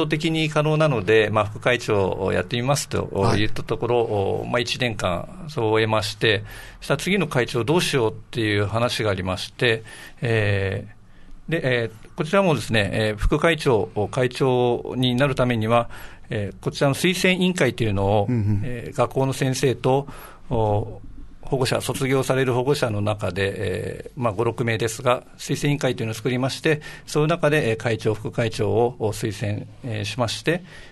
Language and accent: Japanese; Hachioji, Tokyo, Japan; moved away as an adult; now in Okinawa, Japan; もともと内地出身でして、元東京の八王子というところで生まれました。育ちまして、会社に入りまして、こちら転勤族だったということで、沖縄に来る機会がありました。